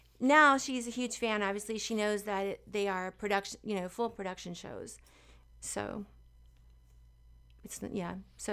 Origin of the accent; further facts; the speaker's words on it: Charleston, United States; now in Las Vegas, United States; Even when I was growing up in Charleston, I would see Las Vegas on award shows and think, you know, oh my gosh, I've got to go there one day. And so I just loved it when I got here.